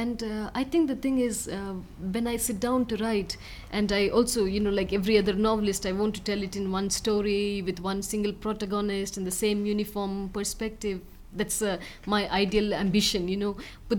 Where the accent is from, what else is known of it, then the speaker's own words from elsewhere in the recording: Chennai, Tamil Nadu, India; I was, you know, born and brought up in Chennai